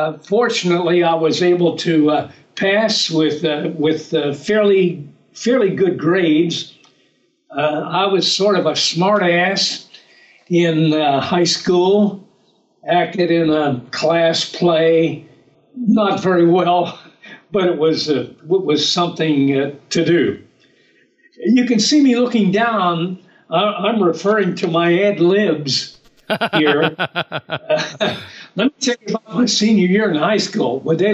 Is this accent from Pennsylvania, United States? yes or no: yes; New Brighton, Pennsylvania, United States; also born or lived in New Kensington; I was born in a town called New Kensington, Pennsylvania, and I grew up mostly in a town called New Brighton, Pennsylvania, which is 30 miles north of Pittsburgh. And I spent my first 18 years of life there, and I've been on the road ever since.